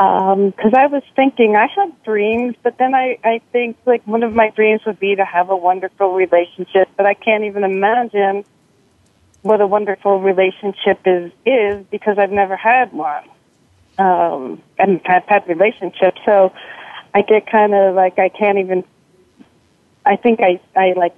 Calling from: New York City, New York, United States; I'm calling from New York City, New York.

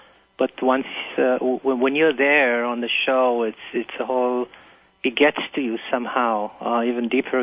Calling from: Teaneck, New Jersey, United States; I'm from Teaneck, New Jersey.

